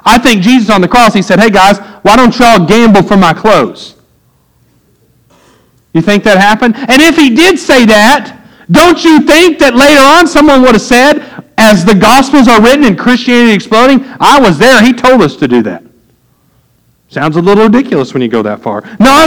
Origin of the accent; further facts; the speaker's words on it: Shawnee, Oklahoma, United States; born there; I was born in Shawnee, Oklahoma. I know all of you, if you could have chose, you would have been born in Oklahoma too.